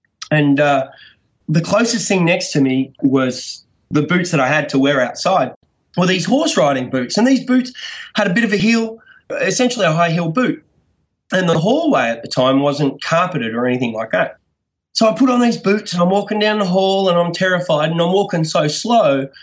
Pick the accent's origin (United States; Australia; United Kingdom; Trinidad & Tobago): Australia; Victoria; I'm from Australia, and I lived in country Victoria, which is a state in Australia.